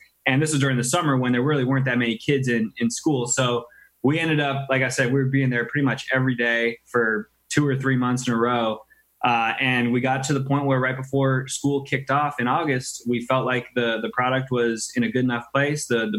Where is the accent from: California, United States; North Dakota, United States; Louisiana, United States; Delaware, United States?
California, United States; Los Angeles; I am from Los Angeles originally. Went to school out here at USC and graduated in 2011 when I was drafted.